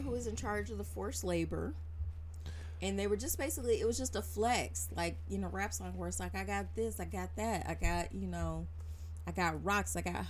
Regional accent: United States; Well, being an American, what a great question, TK. Being an American, I don't like the idea of sort of hierarchical monarchies, basically.

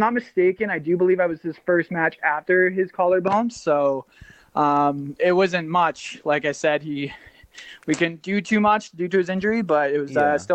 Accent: Winnipeg, Manitoba, Canada; I'm from Winnipeg myself

